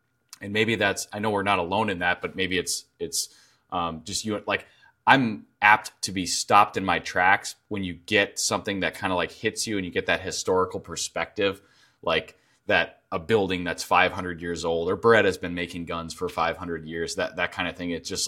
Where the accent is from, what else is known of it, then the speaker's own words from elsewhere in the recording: United States; Yeah, I'm American.